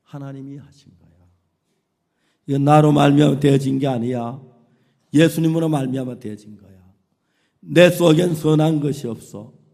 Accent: North Korea; now in South Korea; 우리 이북에서 왔다고 우리 이런 날씨 안 좋을 때 늘 김치밥 해 먹었다고

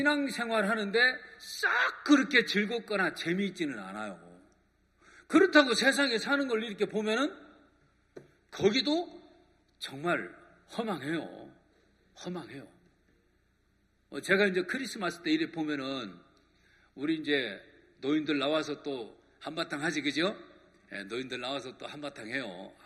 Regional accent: South Chungcheong, South Korea; 제 고향이 요 충청도 계룡산인데요.

